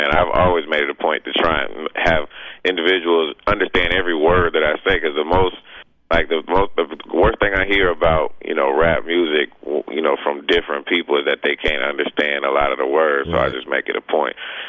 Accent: Georgia, United States; but we do have it in my home state of Georgia.

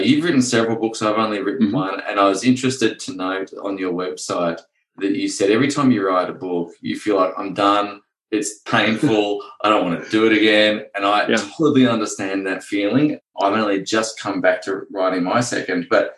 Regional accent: Queensland, Australia; now in Canberra, Australia; because I'm a Queenslander originally, and when I first came to Canberra

